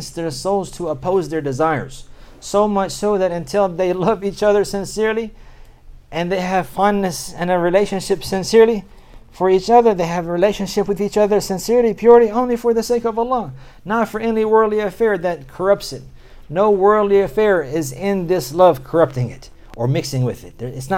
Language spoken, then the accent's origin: English; United States; I'm an American, right? So I grew up in America in disbelief.